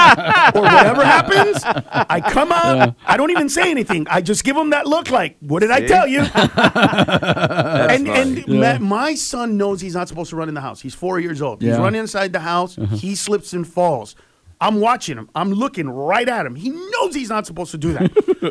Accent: Los Angeles, California, United States; because I grew up in East Los Angeles and 97% of the people in my community were immigrants.

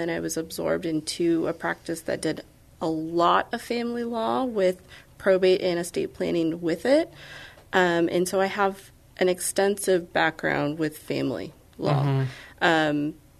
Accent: San Antonio, Texas, United States; So my dad was military, so I grew up a little bit of everywhere, but we've landed in Texas. Mm-hmm. My parents are both from Texas, but we came to San Antonio towards the end of middle school

